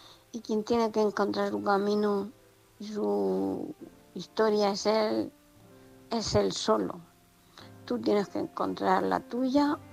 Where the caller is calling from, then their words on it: Murcia, Region of Murcia, Spain; de Murcia.